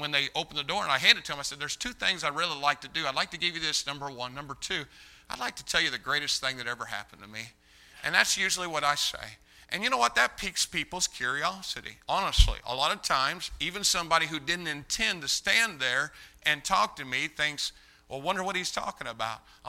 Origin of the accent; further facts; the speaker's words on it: Brazil, Indiana, United States; also born or lived in Greencastle; when I was a five-year-old boy, we moved from Greencastle to Brazil, Indiana.